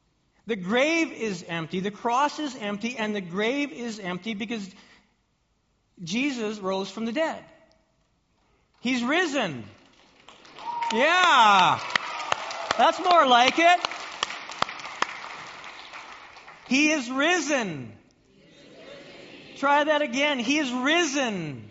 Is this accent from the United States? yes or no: no; Canada; as Canadian hockey people, we don't have a lot to cheer for these days at all, because all the Canadian teams are at the bottom of the heap